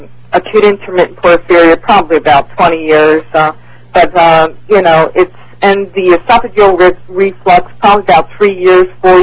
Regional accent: Santa Ana, California, United States; I'm from Santa Ana, California.

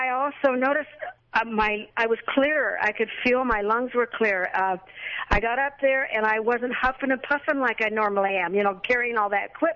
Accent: Corona, California, United States; semi-retired and teach music, teach piano part-time and so forth, and I'm from Corona.

